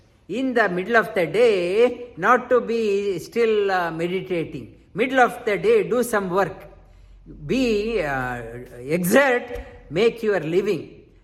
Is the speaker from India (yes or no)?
yes; India; I don't want to be called as a Bharatiya. I want to be called as Indian.